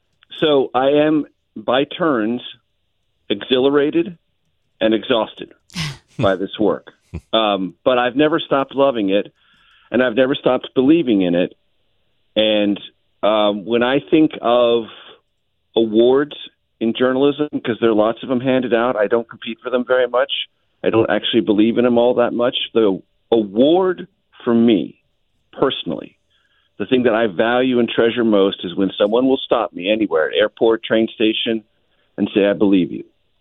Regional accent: San Diego, California, United States; When I grew up in San Diego, California, public school kid, Nobody in my family had any experience in journalism at all.

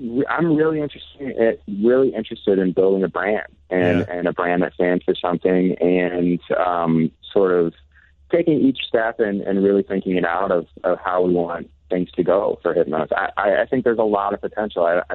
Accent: Chicago, Illinois, United States; now in Los Angeles, United States; I am. I grew up in Chicago. Yeah, I lived in, I actually moved out to Los Angeles 8 years ago, but I lived in Old Town in Ridgeville.

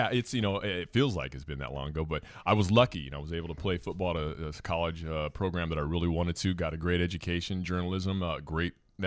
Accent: Lincoln, Nebraska, United States; Yeah, you know, I grew up in Lincoln, Nebraska, obviously, and that's where the University of Nebraska is.

